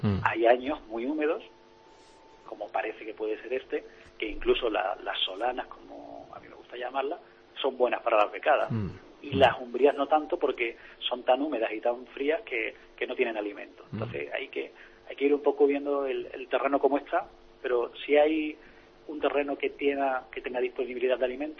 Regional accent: Málaga, Andalusia, Spain; yo soy de Málaga y hago salgo a cazar en Málaga, lo que es la provincia de Málaga.

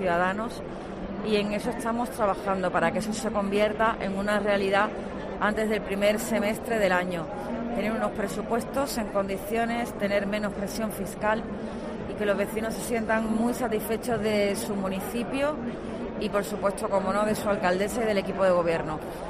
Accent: Torremolinos, Andalusia, Spain; este año tengo el orgullo de venir como alcaldesa de mi pueblo, de Torremolinos.

